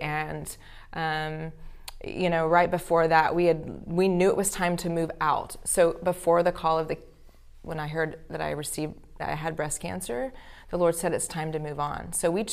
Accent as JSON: {"language": "English", "region": "Oklahoma", "country": "United States", "said": "I'm from Oklahoma, and then I ended up"}